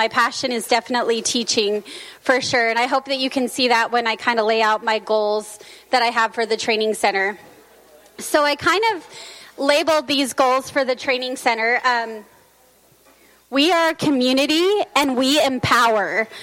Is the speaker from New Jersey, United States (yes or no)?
no; Salt Lake City, Utah, United States; now in Washington, United States; I am not from Washington. I'm actually from Utah. I just came here from Salt Lake City about a month ago, and I felt very welcome here in Washington, so thank you very much.